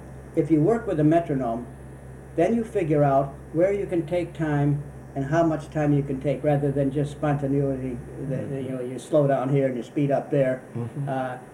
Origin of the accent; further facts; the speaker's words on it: Chicago, Illinois, United States; When I was growing up in Chicago, my brother, who was a couple years younger, had a best friend.